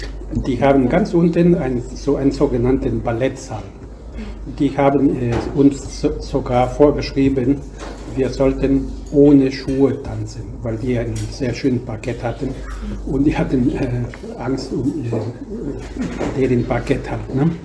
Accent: Peru; Anders als bei uns in Lateinamerika. Wir in Peru zum Beispiel, wir möchten immer tanzen.

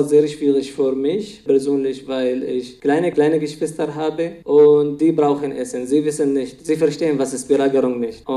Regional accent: Duma, Rif Dimashq, Syria; German is a second language; moved away as an adult; now in Germany; Ich wurde danach auch gezwungen, Duma zu verlassen, meine Heimatstadt.

